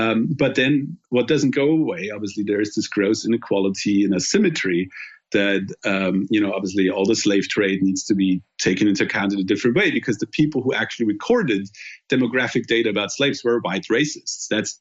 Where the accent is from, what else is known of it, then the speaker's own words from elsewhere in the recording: Germany; English is a second language; particularly in my home country in Germany